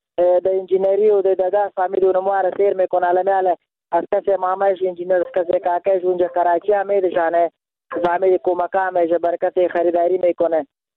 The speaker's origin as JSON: {"language": "Persian", "country": "Afghanistan", "said": "ما خودم افغان هستم،"}